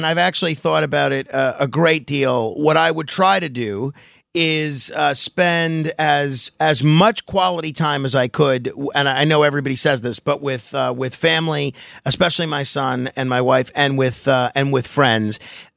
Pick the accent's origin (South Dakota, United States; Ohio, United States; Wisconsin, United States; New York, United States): New York, United States; Like, so we're in my territory, my hometown.